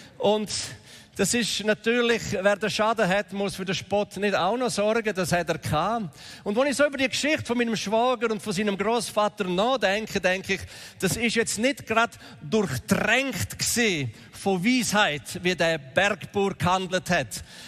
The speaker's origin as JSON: {"language": "German", "region": "Graubünden", "country": "Switzerland", "tie": "born or raised there", "said": "Ich bin ja im Engadin aufgewachsen und das sind alles ein bisschen spezielle Leute, die Bergler. Wir sind alle ja Bergler als Schweizer."}